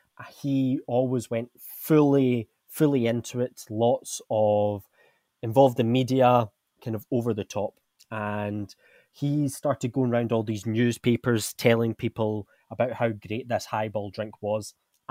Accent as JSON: {"language": "English", "region": "Scotland", "country": "United Kingdom", "lives_now": "India", "said": "I'm from Scotland where, let's just say, it's not very warm."}